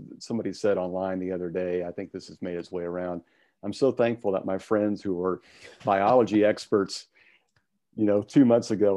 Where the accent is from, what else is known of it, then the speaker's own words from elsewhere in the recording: Wichita, Kansas, United States; I grew up in the Midwest, Wichita, Kansas.